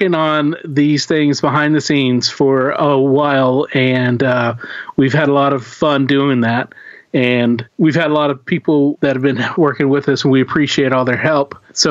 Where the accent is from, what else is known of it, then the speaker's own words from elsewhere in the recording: Kingfisher, Oklahoma, United States; Barry and I grew up in Kingfisher, Oklahoma, born and raised. And it's a small town of probably, I would say, when we were living there, it was probably about like 4,000, maybe, if that.